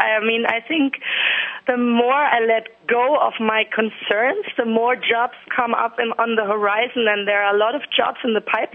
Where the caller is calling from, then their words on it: Hamburg, Germany; English is a second language; I'm calling from Hamburg, Germany, and it's very cold here